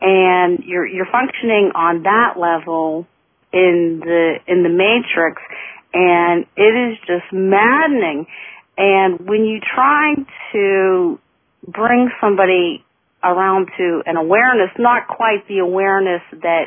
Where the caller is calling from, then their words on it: Pittsburgh, Pennsylvania, United States; I live up on a mountain in Pittsburgh, Pennsylvania.